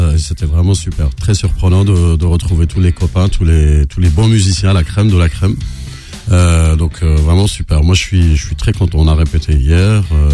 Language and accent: French; Sidi Bel Abbès, Sidi Bel Abbès Province, Algeria